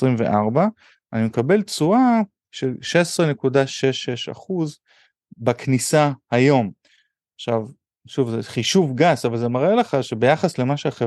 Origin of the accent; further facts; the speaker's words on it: United States; moved away; שאני זוכר בתור ילד בארצות הברית